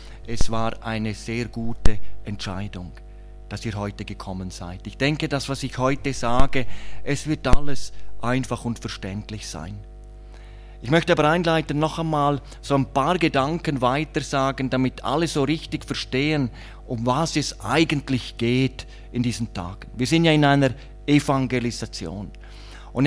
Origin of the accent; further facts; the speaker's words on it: Switzerland; ich komme ja aus der Schweiz